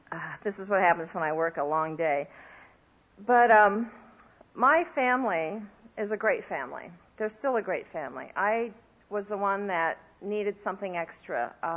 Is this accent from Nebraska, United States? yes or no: no; Iowa, United States; I grew up in Iowa.